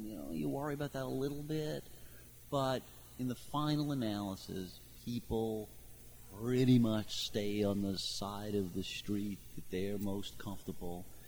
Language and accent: English; Louisiana, United States; now in New York, United States; if you're somewhere like I am, living in New York, or like my home state of Louisiana